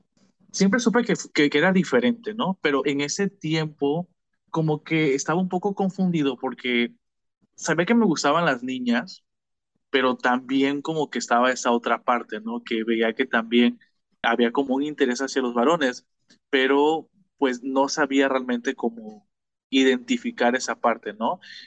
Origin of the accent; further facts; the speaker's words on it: Veracruz, Mexico; Mira, yo soy originario de el sur del estado de Veracruz, de la zona de los Tuxtlas.